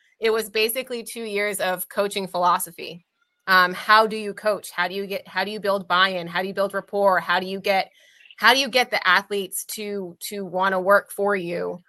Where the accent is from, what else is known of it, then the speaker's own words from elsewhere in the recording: New England, United States; I'm from New England, so I went back home for my internship